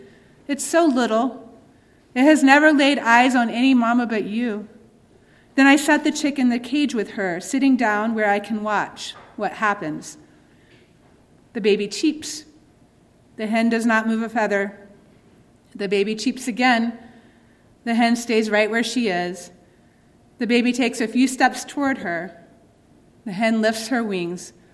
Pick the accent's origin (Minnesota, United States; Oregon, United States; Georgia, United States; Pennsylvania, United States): Georgia, United States; Barbara Brown Taylor, a preacher who comes from my home state, talks about life in rural North Georgia in the mountains where she lives.